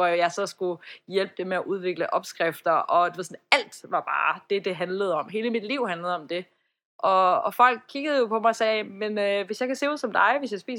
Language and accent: Danish; Iran; Danish is a second language; now in Denmark; fordi jeg kommer fra Iran, og der er en helt anden kultur omkring